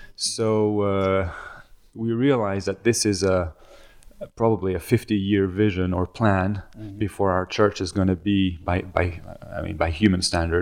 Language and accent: English; Lyon, Auvergne-Rhône-Alpes, France; I was born and raised in Lyon. I grew up attending a Bible-believing Anglican church, an English-speaking church.